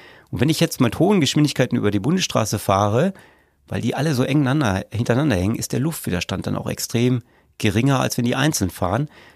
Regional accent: Salzkotten, North Rhine-Westphalia, Germany; Ich habe ja schon gesagt, bin aus Salzkotten. Wir haben relativ kleine Dörfer um Salzkotten herum, 3-4 Kilometer entfernt.

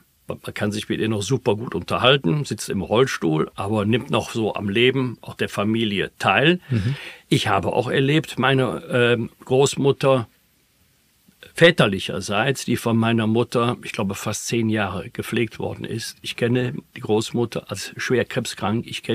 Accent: Bergisch Gladbach, North Rhine-Westphalia, Germany; in meiner Heimatstadt Bergisch Gladbach

